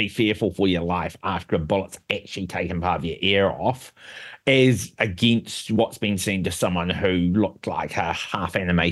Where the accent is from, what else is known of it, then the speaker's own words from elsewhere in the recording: New Zealand; that's just my view as a New Zealander.